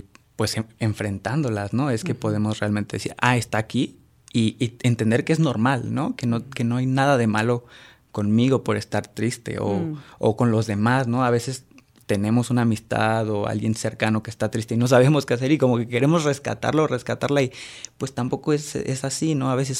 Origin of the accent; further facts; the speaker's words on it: Celaya, Guanajuato, Mexico; now in Guadalajara, Mexico; bueno, yo soy originario de Celaya, Guanajuato, pero ya llevo aquí en Guadalajara viviendo más o menos 7 años.